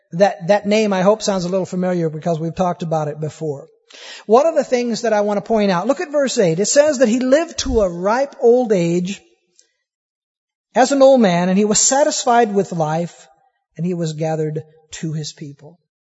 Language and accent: English; Peoria, Arizona, United States; I used to live in Peoria. I grew up out in Peoria and had a friend that worked at a Tasty Freeze out in Sun City.